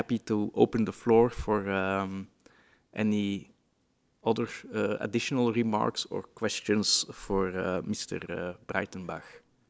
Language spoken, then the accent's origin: English; Antwerp, Flanders, Belgium; So being a chef from Belgium, I have to say that.